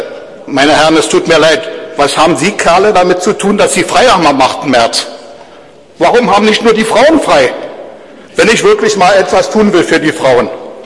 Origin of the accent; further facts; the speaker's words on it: East Germany, Germany; Ich bin ein Ossi